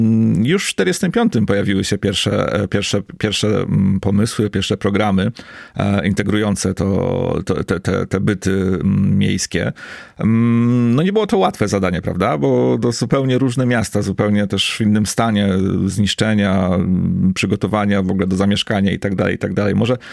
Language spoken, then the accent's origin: Polish; Gdynia, Pomeranian Voivodeship, Poland; born there; Dla mnie też, jako gdynianina z urodzenia.